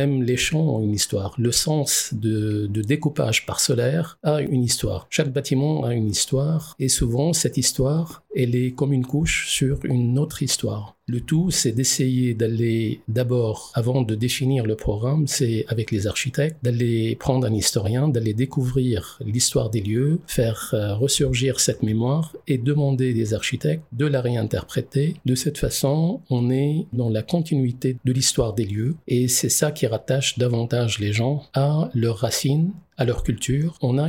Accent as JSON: {"language": "French", "country": "Lebanon", "tie": "born or raised there", "second_language": "French", "moved": "yes", "lives_now": "France", "said": "même si on est très francophone au Liban. J'ai appris le français à côté de l'arabe dès la maternelle, j'ai envie de dire."}